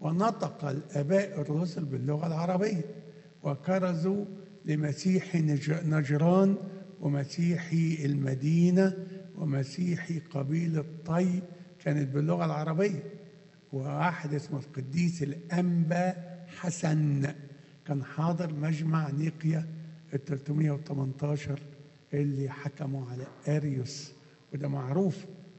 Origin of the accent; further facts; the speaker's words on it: Upper Egypt, Egypt; accent: Sa'idi; المشكلة الأولى إن أنا صعيدي فبتكلم بالصعيدي، بعدين ترجمة من صعيدي إلى مصري ومن مصري الإنجليزي